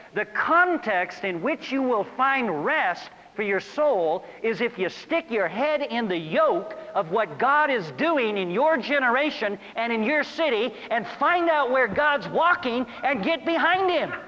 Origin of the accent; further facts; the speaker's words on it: Seattle, Washington, United States; Now, I was raised in Seattle, Washington. I learned to water ski in Puget Sound.